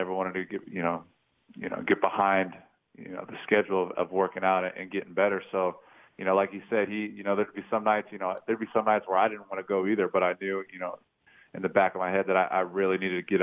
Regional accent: Las Vegas, Nevada, United States; And growing up in Vegas, going to games all the time

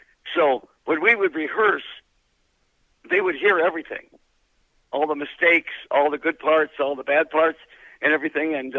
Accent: Detroit, Michigan, United States; Oh, I grew up on White Castles. 12 for a dollar. You know, a staple diet in Arizona. I mean, in Detroit was White Castles, Werner's Ginger Ale, or Stroh's Beer.

